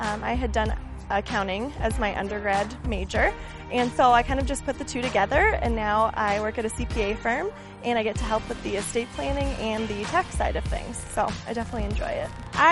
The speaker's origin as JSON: {"language": "English", "town": "Omaha", "region": "Nebraska", "country": "United States", "said": "I am from Omaha, Nebraska, and this is my third year with the MVC."}